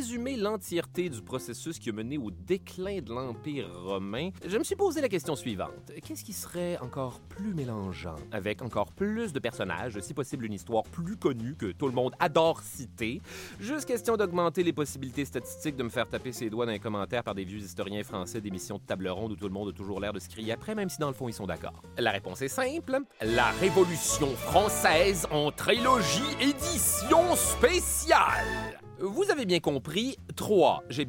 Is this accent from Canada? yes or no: yes; Quebec, Canada